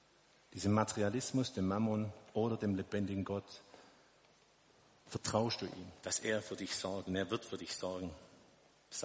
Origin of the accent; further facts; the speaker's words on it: Germany; Wir lieben ja die Sicherheit, wir sind Deutsche, gell? Ich auch, also ich predige auch zu mir selber, gell?